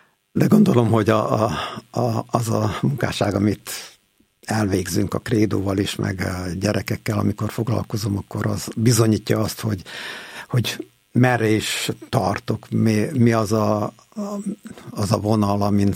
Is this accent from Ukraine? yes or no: yes; Zakarpattia Oblast, Ukraine; mint ahogy otthon Kárpátalján soha nem jön össze semmi